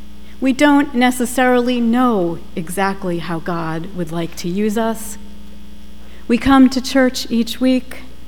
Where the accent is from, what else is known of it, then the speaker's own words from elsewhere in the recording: Boston, Massachusetts, United States; accent: Boston; I'm already getting my Boston accent back.